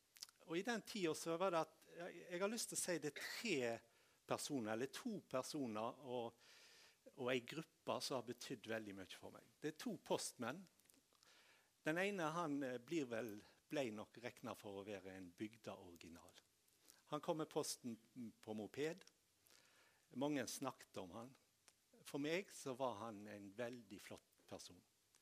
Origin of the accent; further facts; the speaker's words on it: Tysnes, Vestland, Norway; så kom de voksne på bedehuset hjemme på Tysnes og spurte om ikke jeg kunne tenke meg å bli ettåring på Tysnes.